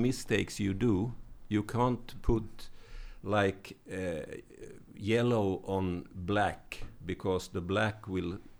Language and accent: English; Nyköping, Södermanland, Sweden; I got a culture prize in my hometown Nyköping